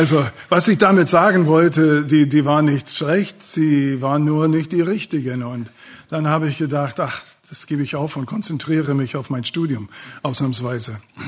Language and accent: German; United States; German is a second language; now in Magdeburg, Germany; ich komme aus den Vereinigten Staaten, bin seit 92 in Deutschland, seit 94 in Magdeburg und tue mich immer noch schwer mit der deutschen Sprache.